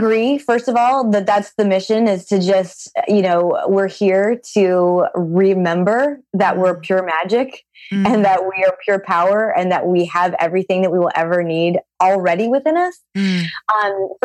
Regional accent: South Dakota, United States; You're from Michigan and I am from South Dakota.

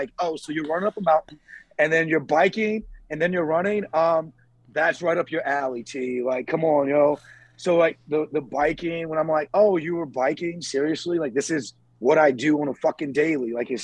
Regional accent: the South, United States; I mean, I grew up in the South eating chitlins and pig

